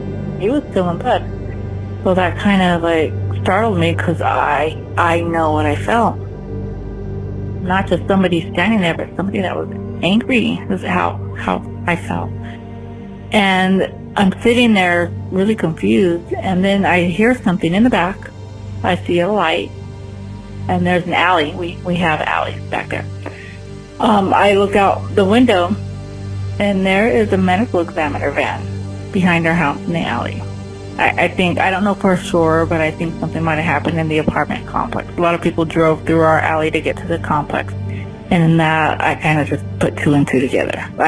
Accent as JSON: {"language": "English", "town": "Phoenix", "region": "Arizona", "country": "United States", "said": "I'm from Phoenix, Arizona."}